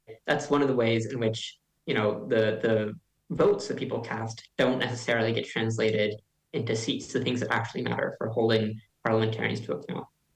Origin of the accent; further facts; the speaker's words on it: Toronto, Ontario, Canada; I'm from Toronto, the largest city in Canada